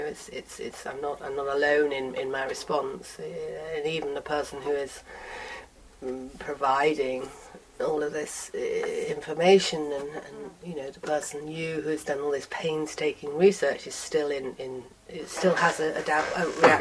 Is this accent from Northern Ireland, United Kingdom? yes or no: no; London, United Kingdom; As a child, as a Londoner, as a psychologist.